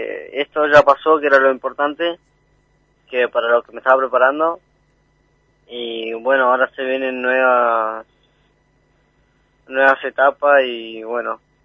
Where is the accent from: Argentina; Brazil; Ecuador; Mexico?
Argentina; Corcovado, Chubut; que Corcovado esté lo más alto, tanto como Chubut, Argentina